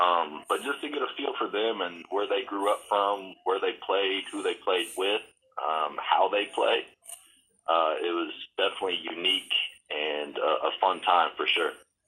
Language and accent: English; Indianapolis, Indiana, United States; I'm from Indianapolis, Indiana. I met Coach Maiden when I was 17 years old, I remember.